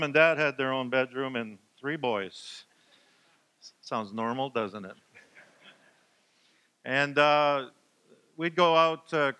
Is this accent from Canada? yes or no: yes; Edmonton, Alberta, Canada; For me, I have great memories of the family table. I was raised in Edmonton.